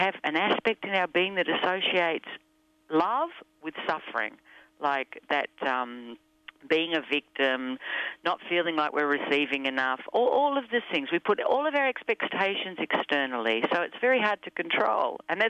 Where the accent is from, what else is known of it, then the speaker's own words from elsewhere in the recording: Australia; Yeah, I'm from Australia